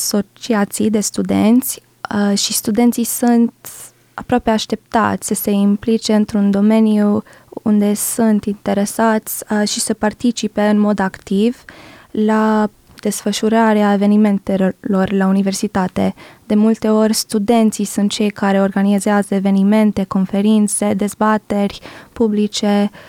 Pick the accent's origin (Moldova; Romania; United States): United States; California; mai ales copilărând în California, eram la 2 ore distanță de granița cu Mexic.